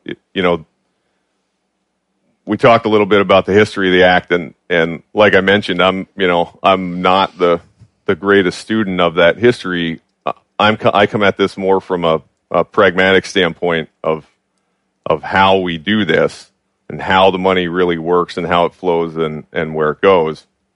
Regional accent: Pennsylvania, United States; I grew up in Pennsylvania.

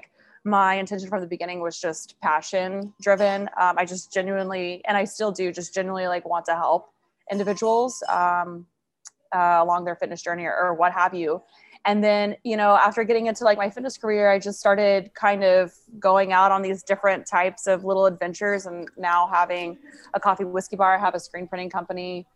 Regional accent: Tulsa, Oklahoma, United States; I rode my bicycle from Virginia Beach to Tulsa, Oklahoma, my hometown where I was from.

